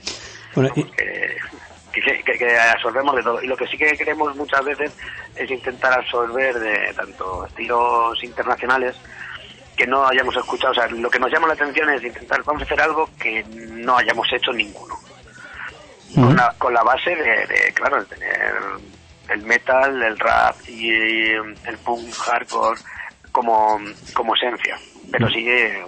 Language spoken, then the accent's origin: Spanish; Ciudad Real, Castilla-La Mancha, Spain; y yo que soy guitarra, que soy de Ciudad Real